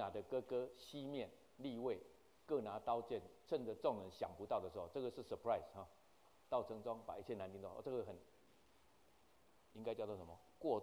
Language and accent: Chinese; Taiwan; 其实马英九也很残忍嘛，我们台湾人也很残忍嘛